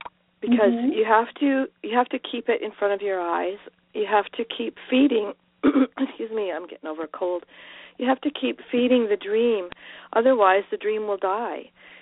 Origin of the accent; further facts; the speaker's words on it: Western Canada, Canada; And as a Canadian, you know, living in Western Canada